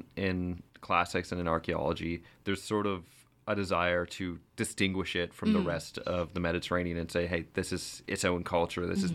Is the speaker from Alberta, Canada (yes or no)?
no; Winnipeg, Manitoba, Canada; I'm actually from Winnipeg.